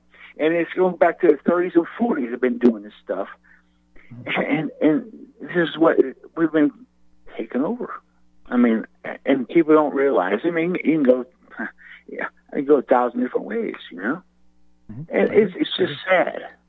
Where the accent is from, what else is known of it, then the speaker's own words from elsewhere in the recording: Melbourne, Florida, United States; I was born and raised in Melbourne, Florida. You know where that's at?